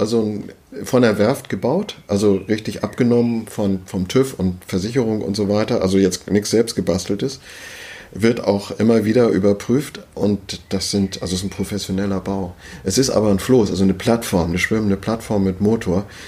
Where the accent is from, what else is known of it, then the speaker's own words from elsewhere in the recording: Schleswig-Holstein, Germany; so als Schleswig-Holsteiner, ich bin natürlich auch Segler